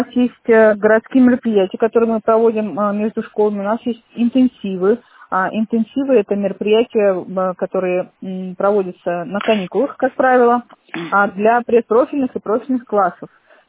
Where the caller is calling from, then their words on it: Moscow, Russia; Из Москвы звоню.